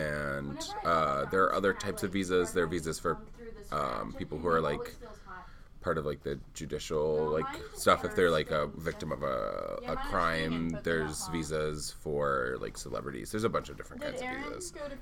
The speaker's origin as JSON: {"language": "English", "town": "Harrisonburg", "region": "Virginia", "country": "United States", "tie": "born or raised there", "also_born_or_lived": "Bucaramanga, Colombia", "said": "I'm 22. I grew up in Harrisonburg, but I'm from Colombia."}